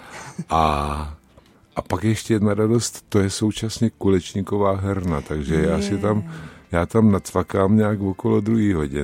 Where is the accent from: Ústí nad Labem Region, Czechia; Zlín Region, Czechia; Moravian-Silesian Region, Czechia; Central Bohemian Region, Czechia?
Zlín Region, Czechia; Ale já jsem v Valach, my se rodíme s lyžema na nohou.